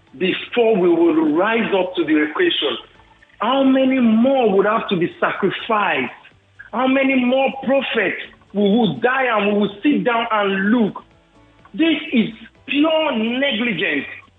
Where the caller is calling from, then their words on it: Lekki, Lagos, Nigeria; I'm calling from Lekki.